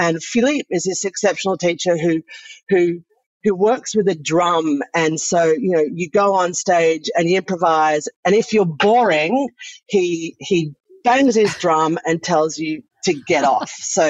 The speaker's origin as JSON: {"language": "English", "country": "Australia", "moved": "as an adult", "lives_now": "France", "said": "I am a theatre maker living in France, and I'm an Australian theatre maker. And I have been living here for the last 17 years"}